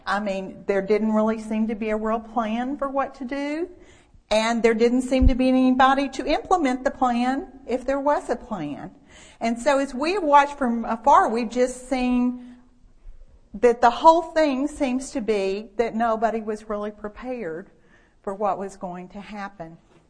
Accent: Beaumont, Texas, United States; having grown up down by the Gulf Coast, I grew up in Beaumont

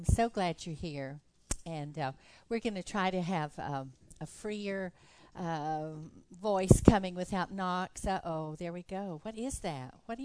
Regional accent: Tucson, Arizona, United States; When I was a child, I grew up in Tucson, Arizona. That's very far south. It's almost to the Mexico border.

